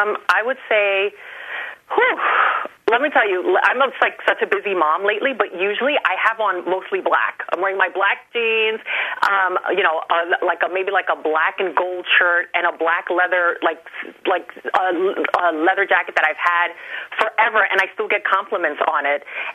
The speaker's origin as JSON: {"language": "English", "region": "New York", "country": "United States", "said": "And I am from New York, so absolutely."}